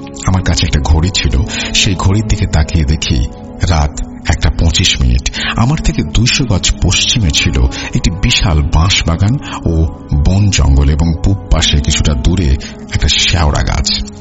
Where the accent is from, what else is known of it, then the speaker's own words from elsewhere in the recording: Dhanbari, Dhaka Division, Bangladesh; আমার বাড়ি টাঙ্গাইল জেলা ধনবাড়ি থানা বানিয়াজান ইউনিয়নের কোন এক গ্রামে।